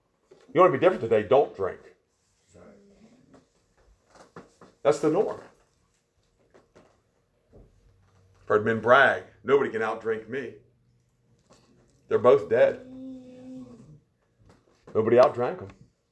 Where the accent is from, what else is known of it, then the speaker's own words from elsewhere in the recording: Maryland, United States; I grew up on the West Virginia-Maryland line, and we were the Marylanders.